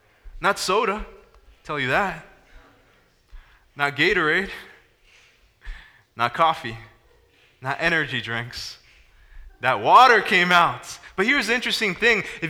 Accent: California, United States; Have you ever been in a very hot place? I'm from California.

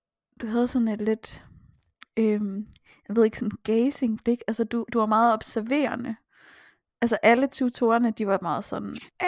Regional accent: Ribe, Region of Southern Denmark, Denmark; now in Aalborg, Denmark; og jeg er 24. Jeg kommer fra Ribe. Og bor nu i Aalborg, hvor jeg har boet i 4,5 år.

